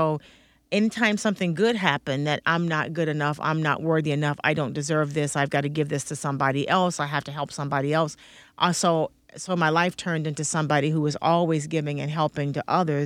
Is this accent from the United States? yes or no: yes; Arkansas, United States; I grew up in the South and in Arkansas. So there was a lot of racial violence.